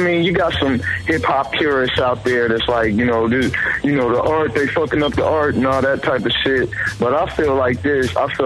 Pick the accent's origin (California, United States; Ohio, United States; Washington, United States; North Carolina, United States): Ohio, United States; I'm from Ohio, but like I said, I came out here and bumped into